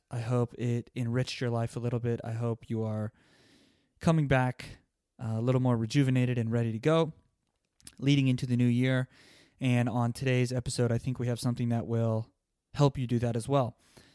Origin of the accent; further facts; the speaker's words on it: Hastings, Nebraska, United States; now in Lakeland, United States; I'm originally from Nebraska, a little town called Hastings, but we just recently moved to Lakeland, Florida, like Highland City is what it's called.